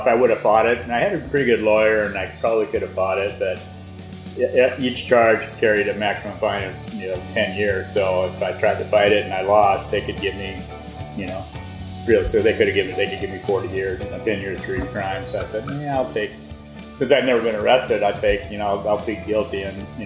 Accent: Portland, Oregon, United States; I grew up in Portland.

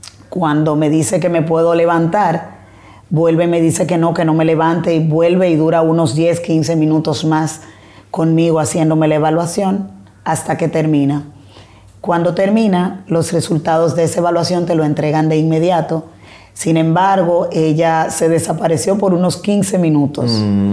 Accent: La Romana, Dominican Republic; como ya lo mencionó. Soy de aquí de La Romana, República Dominicana.

